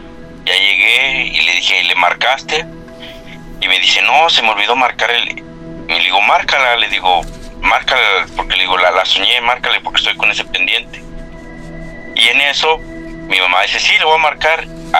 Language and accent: Spanish; Nezahualcóyotl, State of Mexico, Mexico; moved away as an adult; now in United States; Yo crecí en la Ciudad de México, más bien dicho en Nezahualcóyotl, Estado de México.